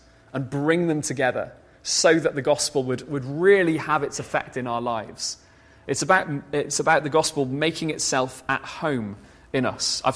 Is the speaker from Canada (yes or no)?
no; United Kingdom; We're British.